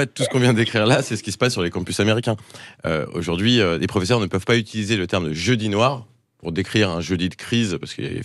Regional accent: France; c'est notre honneur en tant que Français de ne pas être dans ce genre de délire

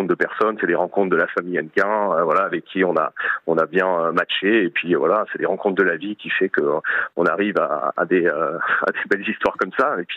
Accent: Provence-Alpes-Côte d'Azur, France; now in Île d'Yeu, France; je suis des Alpes-Maritimes, donc...

